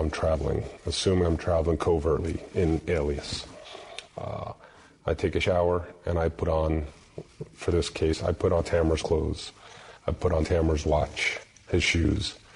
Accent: United States; I am a Muslim. I am an American, and I've been serving my country for 22 years and counting.

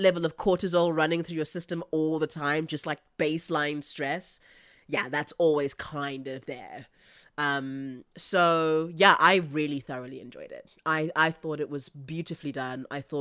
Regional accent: South Africa; I come from South Africa, so I do have an understanding of segregation and what that feels like.

